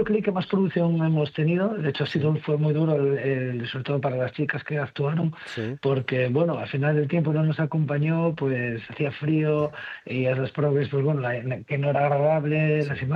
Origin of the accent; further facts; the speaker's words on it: Cangas, Spain; yo soy de Cangas